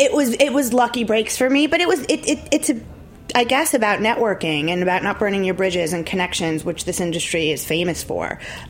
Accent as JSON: {"language": "English", "town": "Long Island", "region": "New York", "country": "United States", "tie": "born or raised there", "said": "And Newsday was my hometown paper. I grew up on Long Island."}